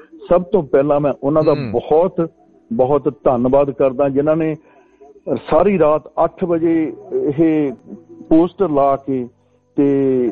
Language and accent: Punjabi; Pal Kadim, Punjab, India; ਮੈਂ ਪੰਜਾਬ ਦੇ ਫਲੌਰ ਦੇ ਲਾਗੇ ਇੱਕ ਪਿੰਡ ਹੈ ਪਾਲ ਕਦੀਮ, ਓਦਾਂ ਬਹਿ ਬੜੀਆਂ ਬਾਲਾਂ ਵੀ ਕਹਿ ਦਿੰਦੇ ਨੇ, ਉੱਥੇ ਦਾ ਮੈਂ ਜੰਮ ਪਾਲਿਆ ਤੇ ਮੈਂ ਇੱਕ ਗਰੀਬ ਪਰਿਵਾਰ ਵਿੱਚ ਪੈਦਾ ਹੋਇਆ ਸੀ ਤੇ ਖੇਤੀ ਵਿੱਚ ਵੀ ਹੱਥ ਵਡਾਉਂਦਾ ਸੀ।